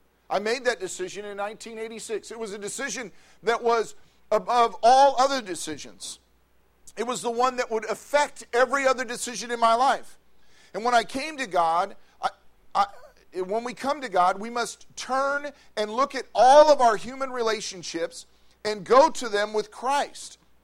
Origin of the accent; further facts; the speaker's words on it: Fair Oaks, California, United States; I was from this area, right, in this neighborhood. I grew up in Fair Oaks, went to Del Campo High School. I was in this area.